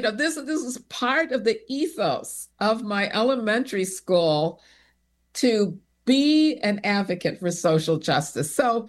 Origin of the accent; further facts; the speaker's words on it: Chicago, Illinois, United States; I grew up in Chicago in a very diverse community, Hyde Park Kenwood, on the south side of Chicago.